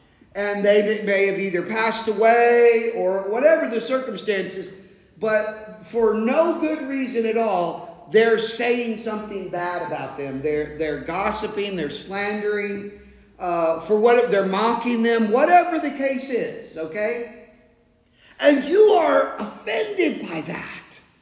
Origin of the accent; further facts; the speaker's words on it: New Jersey, United States; well, you know, we're Americans from South Jersey.